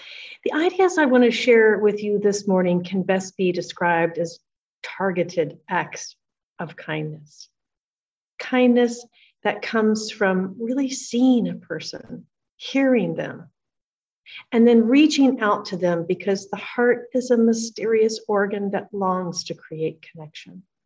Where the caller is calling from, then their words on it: Seabeck, Washington, United States; I am Zooming from the Pacific Northwest in Seebeck, Washington, on the Puget Sound, very close to Canada.